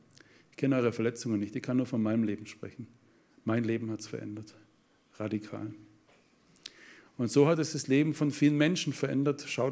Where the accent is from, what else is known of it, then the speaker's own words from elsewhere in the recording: Russia; German is a second language; Sag, ich bin Russe, geht nicht.